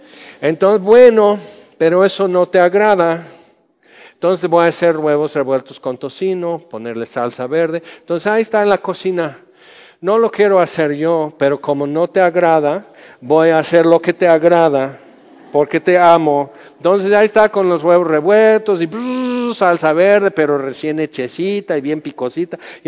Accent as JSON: {"language": "Spanish", "town": "Cuernavaca", "region": "Morelos", "country": "Mexico", "said": "Yo soy de Cuernavaca, en cada semáforo dice uno por uno."}